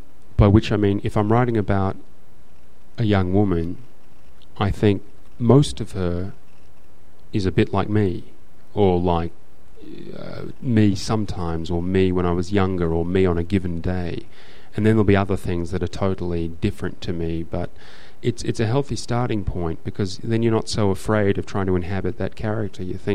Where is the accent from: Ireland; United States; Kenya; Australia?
Australia; And it bothers me as an Australian that, you know, when people from outside Australia think of Australia, it's usually in stereotypes.